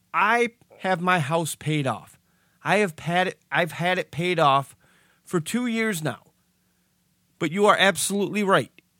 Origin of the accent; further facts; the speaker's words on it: Michigan, United States; Maria, Michigan, hey, you're from my home state.